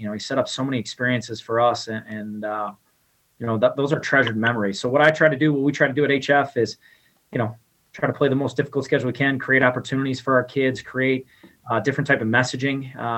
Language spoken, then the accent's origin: English; Chicago, Illinois, United States; You know, when I was down there, I mean, I was from Chicago and there was a lot of people from Louisiana.